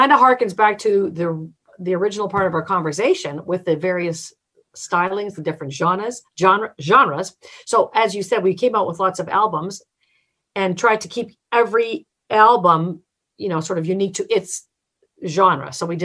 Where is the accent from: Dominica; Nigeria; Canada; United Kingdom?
Canada; Windsor, Ontario; first language German; English is a second language; So my mother tongue was German. I didn't speak a word of English until I went to kindergarten in Windsor, Ontario. So I speak fluent German.